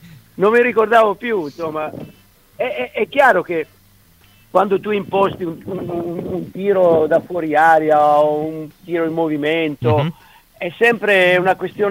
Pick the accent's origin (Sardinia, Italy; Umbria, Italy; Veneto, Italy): Sardinia, Italy; io sono nato in Sardegna, in un paesino, una città, un paesino